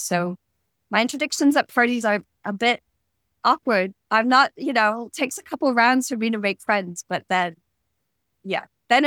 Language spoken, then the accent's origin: English; United States; up very rough in Appalachia, so a very poor stretch of America. I was born and raised in America.